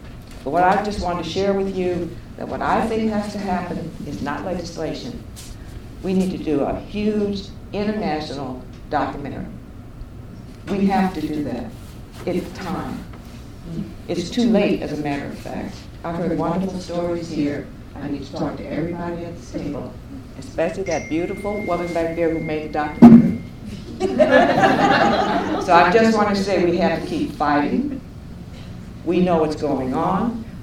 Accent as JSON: {"language": "English", "region": "California", "country": "United States", "said": "I came from California and we have the largest child welfare population in the country."}